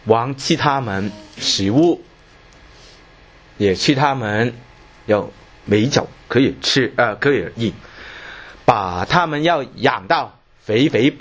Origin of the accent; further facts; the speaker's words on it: China; 我们中国人就没有关系了啊，什么都觉得很好吃。